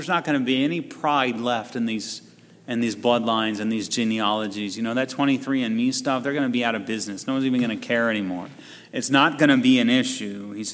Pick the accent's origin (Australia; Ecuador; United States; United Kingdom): United States; Texas; born there; I'm a pure-blooded American. I was born in Texas. You know, just ask any Texan.